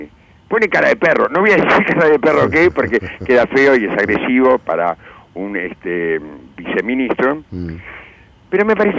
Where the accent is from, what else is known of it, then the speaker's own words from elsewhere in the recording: Uruguay; Pero somos uruguayos, tenemos los mismos derechos, tenemos las mismas necesidades